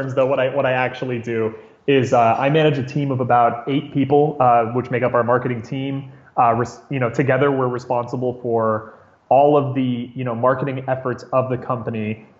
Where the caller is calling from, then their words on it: Santa Barbara, California, United States; I'm calling in from Santa Barbara, California.